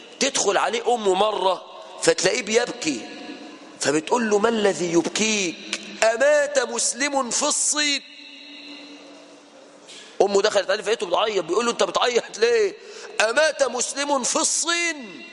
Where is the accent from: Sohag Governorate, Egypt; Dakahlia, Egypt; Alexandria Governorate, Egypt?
Dakahlia, Egypt; Mansoura; انا من اهل المنصوره